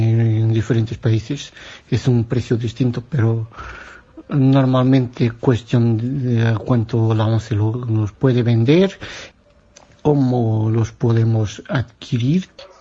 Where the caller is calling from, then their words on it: Portugal; Spanish is a second language; de Portugal.